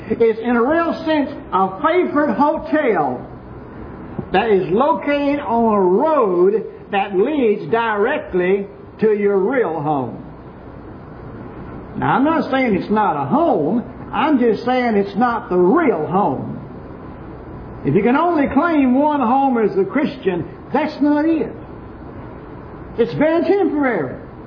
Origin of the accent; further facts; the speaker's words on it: Houston, Texas, United States; also born or lived in Angleton; I was born in Angleton, lived there a few months, I guess. Don't remember that. Spent the rest of my life in Houston.